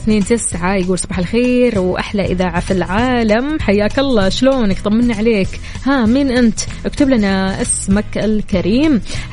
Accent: Kuwait; أهديها لديرتي الكويت

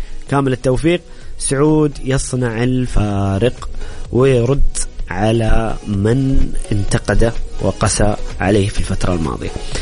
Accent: Saudi Arabia; أعتقد أن المعتركات الرياضية القادمة علينا كسعوديين كبيرة جدا

